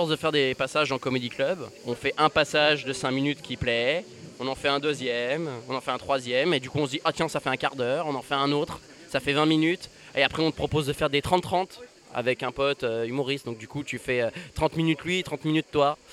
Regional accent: Alès, Occitanie, France; ça c'était avant quand j'étais à Alès, parce que je suis d'Alès, et donc du coup j'ai fait

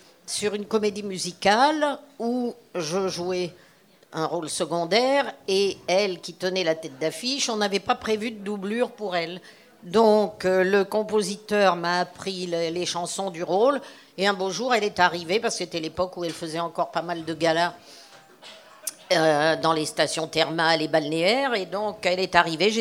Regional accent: Nice, Provence-Alpes-Côte d'Azur, France; moved away as an adult; now in Paris, France; j'étais montée à Paris, je venais de Nice, j'étais montée à Paris pour être comédienne.

